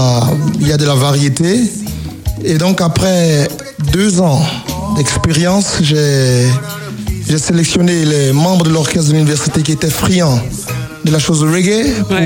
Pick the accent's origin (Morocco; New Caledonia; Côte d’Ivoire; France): Côte d’Ivoire; first language Nyabwa; French is a second language; je chante dans mon patois, je chante dans ma langue maternelle, c'est Nyabwa, je veux dire que c'est un genre de bété.